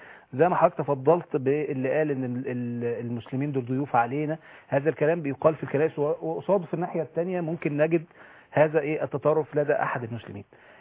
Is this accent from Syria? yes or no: no; Egypt